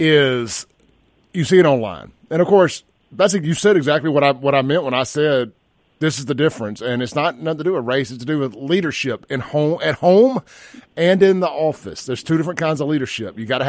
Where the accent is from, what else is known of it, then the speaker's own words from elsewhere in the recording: Jackson, Mississippi, United States; I'm criticizing Jackson because I grew up in Jackson. I stayed here until I was 43 years old. I'm 46 now.